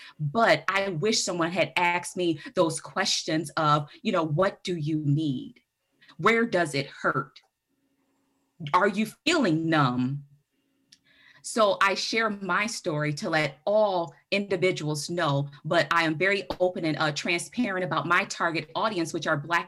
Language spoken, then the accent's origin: English; Kenosha, Wisconsin, United States; So growing up in Kenosha and going through the unified school district, I went to Carthage